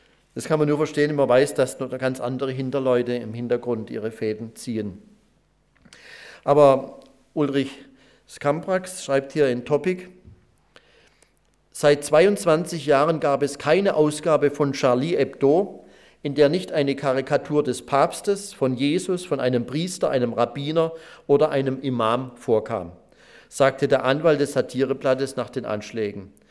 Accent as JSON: {"language": "German", "town": "Pforzheim", "region": "Baden-Württemberg", "country": "Germany", "tie": "born or raised there", "said": "da erinnere ich mich, dass in meiner Heimatstadt Pforzheim"}